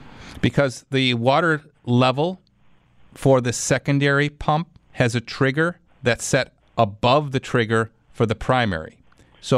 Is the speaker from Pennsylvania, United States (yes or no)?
no; Clarence, New York, United States; to Clarence we go. That's my hometown.